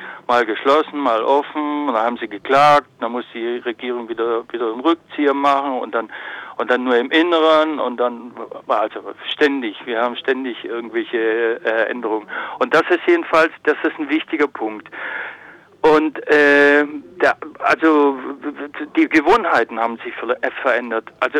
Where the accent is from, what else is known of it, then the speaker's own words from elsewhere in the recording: Germany; Also ich als Deutscher merke, dass es in die Richtung geht.